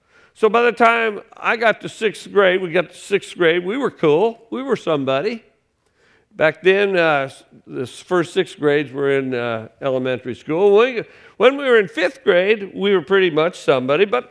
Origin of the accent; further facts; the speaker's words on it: Decatur, United States; Now, I grew up in Decatur. I left for 30 years, but I came back because I missed the smell.